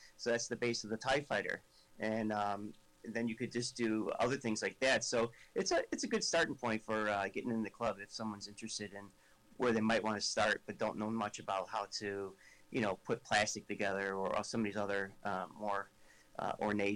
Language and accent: English; Illinois, United States; I'm from Illinois.